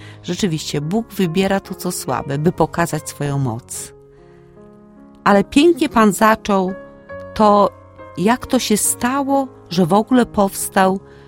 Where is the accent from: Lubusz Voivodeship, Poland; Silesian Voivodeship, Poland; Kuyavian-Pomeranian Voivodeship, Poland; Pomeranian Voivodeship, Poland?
Silesian Voivodeship, Poland; Pojechałam jako taka dumna Ślązaczka, dobra katoliczka, jako zakonnica.